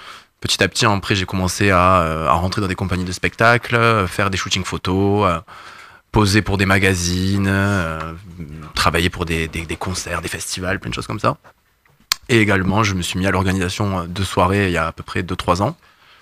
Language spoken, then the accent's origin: French; Montpellier, Occitanie, France; Alors, je viens de Montpellier.